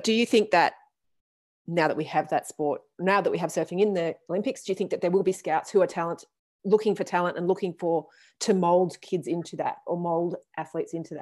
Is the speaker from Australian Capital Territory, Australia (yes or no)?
yes; Canberra, Australian Capital Territory, Australia; so I grew up in Canberra, and when you mentioned rowing, I was scouted, I think it was in year seven.